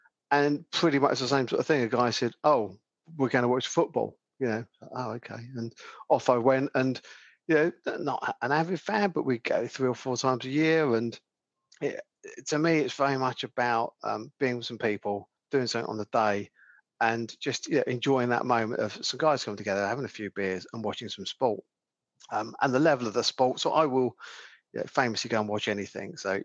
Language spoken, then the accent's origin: English; London, United Kingdom; And I grew up in London.